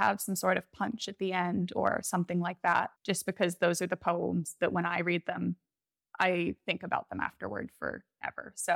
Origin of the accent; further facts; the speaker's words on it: Boston, Massachusetts, United States; now in Australia; I'm originally from Boston, so in the U.S., but as I just mentioned, I live in Australia now. I moved here about 4 years ago, or a bit more now